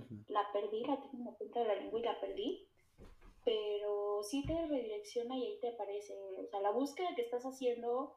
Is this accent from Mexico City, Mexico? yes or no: yes; Mexico City, Mexico; now in China; Perdón, pero yo, como la chilanga que soy